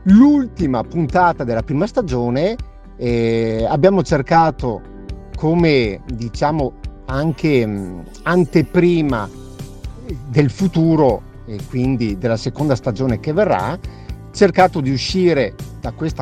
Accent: Sinico, Veneto, Italy; io e mio fratello siamo da Sinico

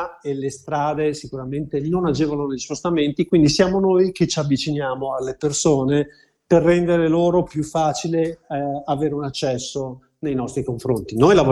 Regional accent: Veneto, Italy; accent: Venetian; si sentirà dall'accento che sono veneto

